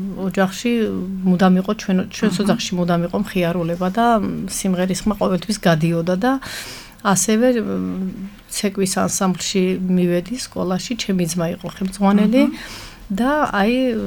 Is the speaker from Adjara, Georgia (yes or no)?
yes; Adjara, Georgia; moved away; ჩემთვის ზემომთიან აჭარაში წასვლა არ მჭირდება. იქიდან წამოვედი და წამოვედი.